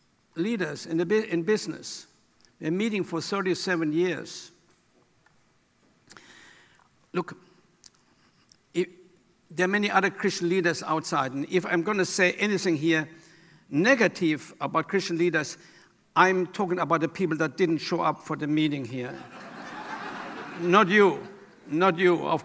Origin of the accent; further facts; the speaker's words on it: United States; moved away as an adult; Of course, I'm here since 1964. I mean, I'm American.